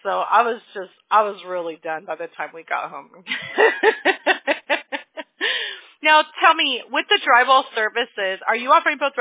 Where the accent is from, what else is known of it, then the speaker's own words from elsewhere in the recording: Apple Valley, California, United States; I grew up in Apple Valley, so I'm like super familiar with where you are at.